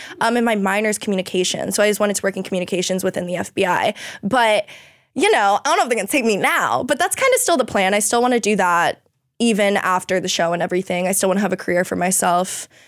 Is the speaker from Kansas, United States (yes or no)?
no; Miami, Florida, United States; also born or lived in Alabama; so I'm originally from Miami, went to school in Alabama.